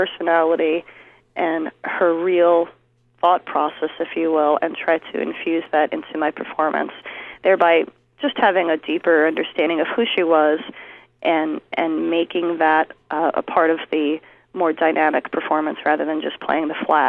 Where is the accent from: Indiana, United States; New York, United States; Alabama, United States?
New York, United States; East Meadow; I grew up in Long Island, New York, in a little town called East Meadow.